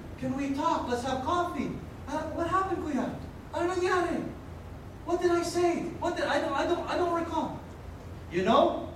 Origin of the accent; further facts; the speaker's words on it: Philippines; I love Filipinos. I'm a Filipino.